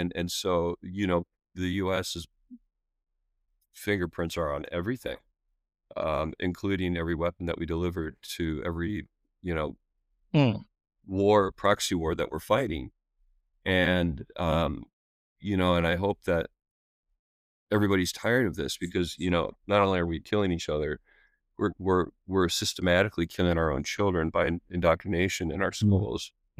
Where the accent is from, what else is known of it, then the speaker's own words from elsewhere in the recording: United States; I'm an American. I love my country.